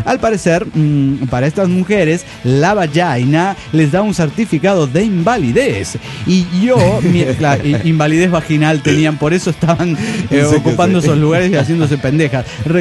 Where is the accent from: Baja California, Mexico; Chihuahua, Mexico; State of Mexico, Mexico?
State of Mexico, Mexico; Nopaltepec; moved away; usted es hijo del Nopaltepec, sí. Que es donde él ha nacido, de donde soy originario.